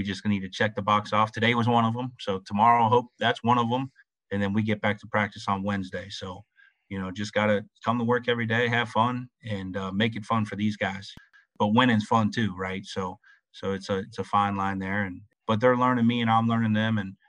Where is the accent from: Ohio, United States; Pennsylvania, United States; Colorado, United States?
Ohio, United States; Cincinnati; Obviously, I love home. You know, I'm from Cincinnati. I love it there.